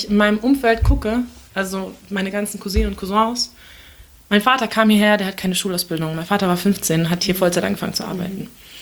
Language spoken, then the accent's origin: German; Turkey; now in Germany; Also ich als Türkin in Deutschland